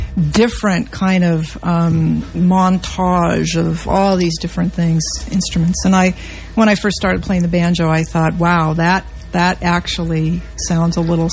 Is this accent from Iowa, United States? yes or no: yes; Iowa, United States; moved away as an adult; I came out from Iowa, and I had never really been out of Iowa, quite frankly.